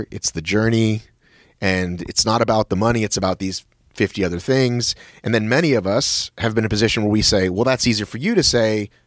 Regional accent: Marietta, Georgia, United States; Okay, so I grew up in Marietta, Georgia, and then for about a 10-year period, wanted to be famous

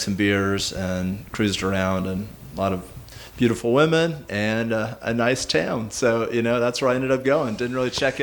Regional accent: Snellville, Georgia, United States; I grew up in Snellville, Georgia.

